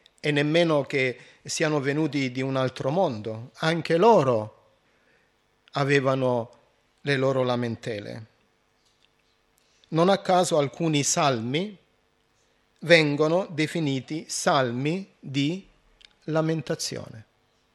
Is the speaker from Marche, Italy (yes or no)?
no; Apulia, Italy; Giù da noi, in Puglia, c'è un proverbio che dice che chi si lamenta sta bene